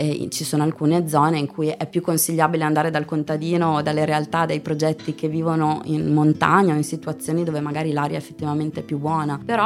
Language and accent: Italian; Bologna, Emilia-Romagna, Italy; now in Verona, Italy; vivo a Verona da circa 15 anni, sono originaria di Bologna.